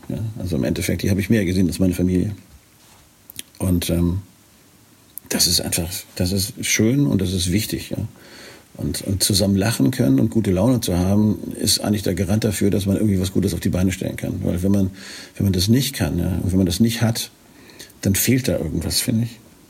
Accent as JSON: {"language": "German", "region": "Northern Germany", "country": "Germany", "said": "wie man das als Norddeutscher so juvial sagt, ein bisschen Sand unter den Kiel schmeißt."}